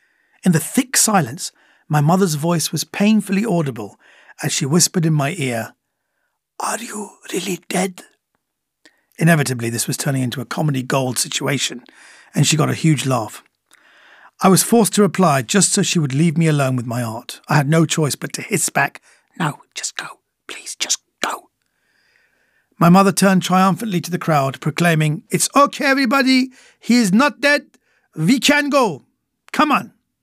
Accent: United Kingdom; born there; as a British-born Iranian, often feeling an outsider.

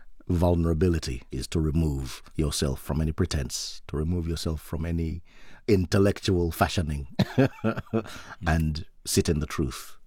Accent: Zimbabwe; And growing up in Zimbabwe, there's such a distinct smell after the rain and before the rain.

